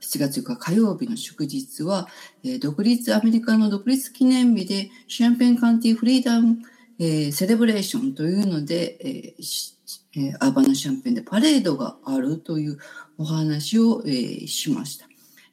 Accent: Kyoto, Japan; 京都に長年住んでいて、まあ、生まれ育って途中は京都にいなかったですが

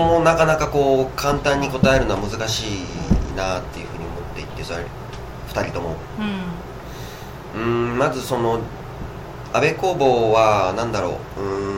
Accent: Kyoto, Japan; ずっと僕は京都生まれで京都育ちでっていうところで、あえてそのネガティブなことを言うと、やっぱ京都ってどうしても閉鎖的なところもある

